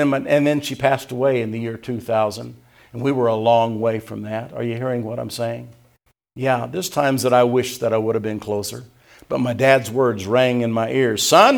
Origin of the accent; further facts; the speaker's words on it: Indiana, United States; also born or lived in Tennessee; I grew up in Indiana, but I was born in Tennessee. And I'll look straight at them and I'll say, "I'm never going to give up my southern roots. I'm still a Tennessean all the way, Tennessee born."